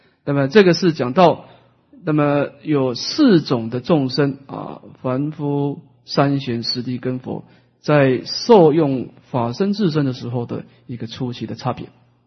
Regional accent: Taiwan; 跟我们台湾人的发音不一样啊

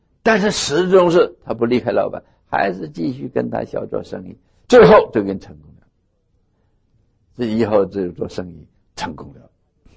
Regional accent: Northeast China, China; 我们东北人说的话叫老坛儿

